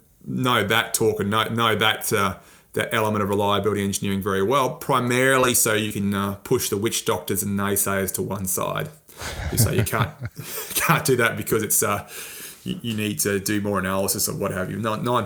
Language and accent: English; Australia; accent: Australian; now in Canada; my accent says Australia, but I'm firmly based in Canada right now.